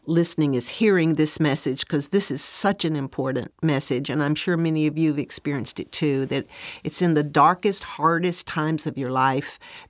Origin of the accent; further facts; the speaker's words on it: Atlanta, Georgia, United States; You live in Atlanta, my hometown, so I love that.